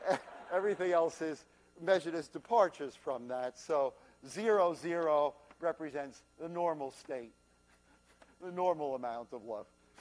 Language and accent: English; New York, United States; I'm from New York. It's just in my bloodstream.